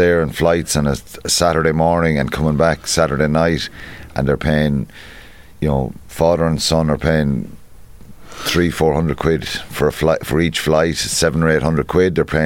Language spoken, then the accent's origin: English; Munster, Ireland; I grew up in Tipperary